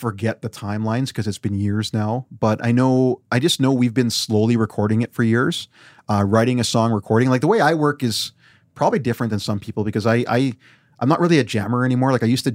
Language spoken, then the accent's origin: English; Weyburn, Saskatchewan, Canada; Weyburn is a highly conservative small town. You've lived there, you know now. I mean, I grew up there when there was very few brown people